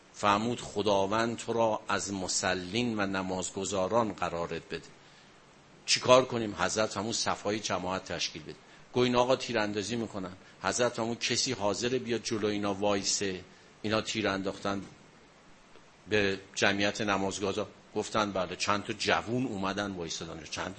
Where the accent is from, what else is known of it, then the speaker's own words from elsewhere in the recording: Iran; ما افتخارمون به عنوان یک ایرانی